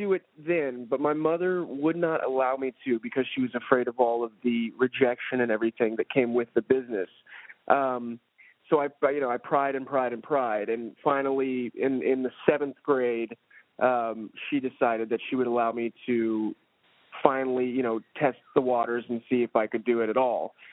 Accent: Covina, California, United States; No, I'm from Covina, which is about 30 minutes east of L.A.

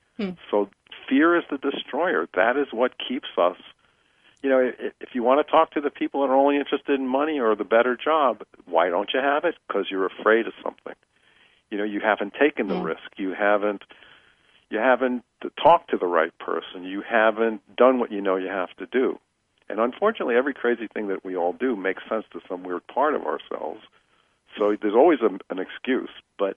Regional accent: Brooklyn, New York, United States; I grew up in Brooklyn, speaking of the East Coast

